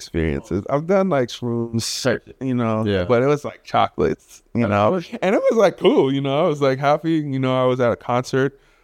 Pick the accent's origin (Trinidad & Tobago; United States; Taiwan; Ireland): Trinidad & Tobago; Because I was always like, when I was growing up in Trinidad as a really young kid, I was always like, I wanna play Caribbean music only.